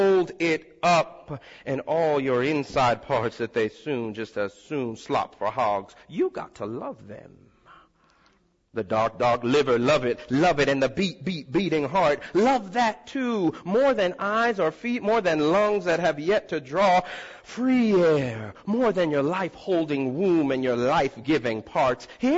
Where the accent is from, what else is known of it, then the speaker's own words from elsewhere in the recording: Miami, Florida, United States; I'm from Miami, so I know about this stuff.